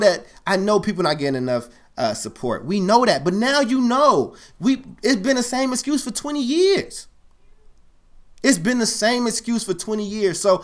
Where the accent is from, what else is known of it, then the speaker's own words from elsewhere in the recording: Chicago, Illinois, United States; also born or lived in Kentucky; So again, I grew up in Chicago. I was born in at Westlake Hospital in Chicago. I was born in the woods, not the park. So I lived in Maywood and Bellwood and all that stuff.